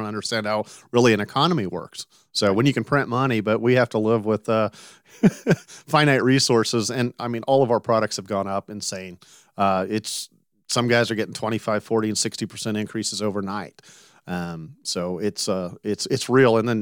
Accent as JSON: {"language": "English", "town": "Salina", "region": "Kansas", "country": "United States", "tie": "born or raised there", "said": "I grew up in Salina, Kansas."}